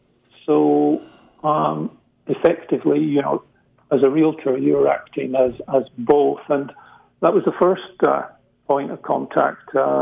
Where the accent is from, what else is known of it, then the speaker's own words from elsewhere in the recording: Scotland, United Kingdom; accent: hybrid Scottish; also born or lived in Scottish Borders; I'm from Scotland. I was born in the borders of Scotland, which is the borders between Scotland and England, but spent most of my life up in the Highlands of Scotland. So I've got a bit of a hybrid Scottish accent.